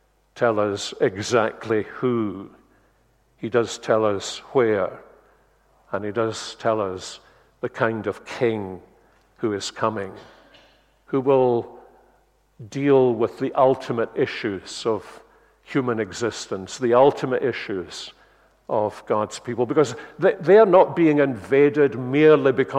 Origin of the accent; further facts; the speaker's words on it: Glasgow, Scotland, United Kingdom; I'm a Glaswegian, so I knew nothing about darkness until we went to live on the island of Unst, the most northerly island in the United Kingdom.